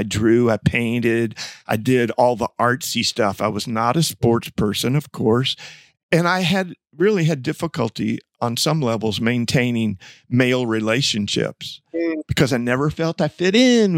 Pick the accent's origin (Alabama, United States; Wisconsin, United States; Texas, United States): Texas, United States; Dallas; There were a lot of expectations growing up in Dallas, Texas in the 1950s and 60s.